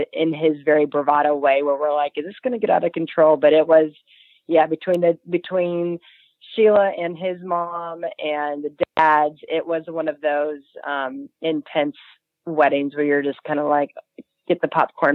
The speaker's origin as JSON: {"language": "English", "region": "New York", "country": "United States", "said": "Summer House opportunity came up because I'm from New York. I've always gone out to the East Side. I mean, out East in Long Island to have fun, but more with my family."}